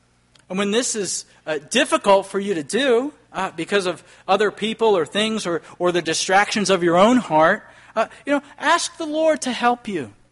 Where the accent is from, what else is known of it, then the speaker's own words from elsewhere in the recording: Portland, Maine, United States; the fact that she was from Portland, Maine, that's my hometown